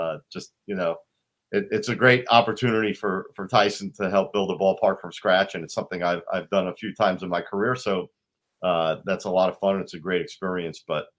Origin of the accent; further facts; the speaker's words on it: New York, United States; When I first got down there in 2003, everybody knew I was coming from New York.